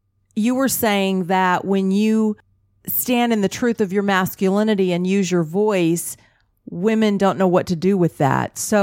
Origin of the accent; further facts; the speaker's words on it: Texas, United States; because I grew up in Texas and we are huggers.